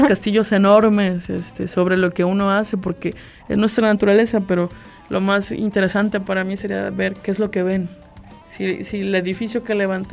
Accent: Mexico; también tenemos como mexicanos una frase que dice, solo vengo y solo me voy.

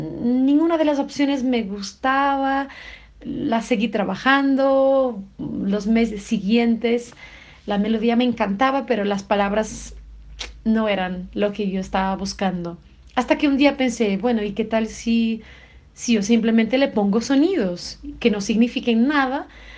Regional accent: Portugal; Spanish is a second language; soy cantante portuguesa

